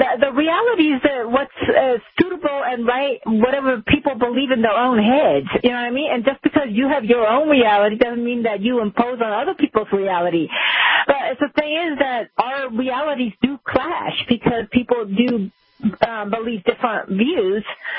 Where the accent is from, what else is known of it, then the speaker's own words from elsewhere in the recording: California, United States; No, I grew up in California, so, you know, the anything goes out there.